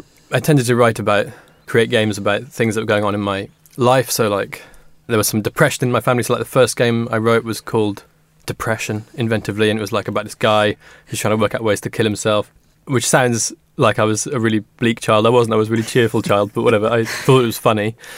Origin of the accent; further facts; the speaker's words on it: Wales, United Kingdom; born there; It is the case, but maybe not with the true Welsh dragon fire of someone who came from the valleys and has the, I guess, the full family and language.